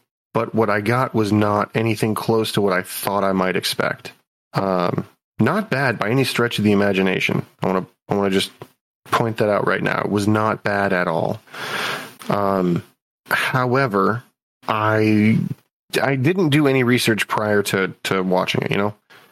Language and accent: English; United States; as an American, it gave me what I consider to be a minor insight into how everything else was, because I wasn't taught any of this like from someone else's perspective, you know?